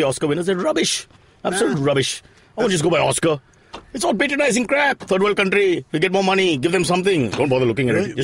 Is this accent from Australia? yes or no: no; India; as an Indian, who has big houses and big areas and boundaries?